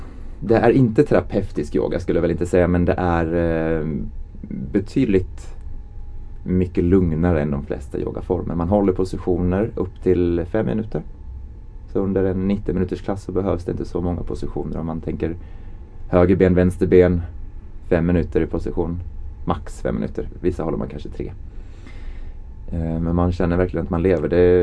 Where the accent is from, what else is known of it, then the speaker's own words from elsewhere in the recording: Skövde, Västra Götaland County, Sweden; born there; now in Stockholm, Sweden; jag har en finsk mamma och en rysk pappa. Men jag är född i Sverige, i Skövde. Så ja, Skövde är väl egentligen hemma, men jag bor i Stockholm. Jag har bott här i 15-16 år